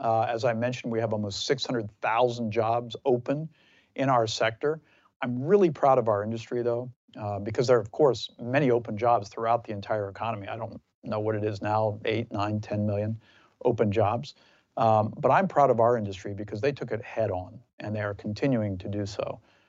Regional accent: Circleville, Ohio, United States; We went to my hometown of Circleville, Ohio, for the Circleville Pumpkin Show.

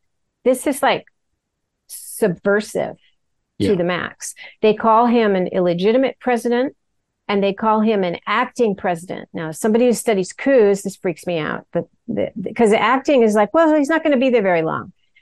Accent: United States; I'm American, but, because of what I study.

